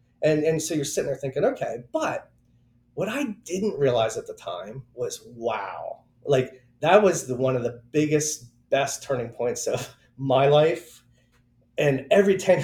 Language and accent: English; Pennsylvania, United States; You know, born and raised in Central PA here all 55 years of my existence. And you know, I have this worldview of Central PA.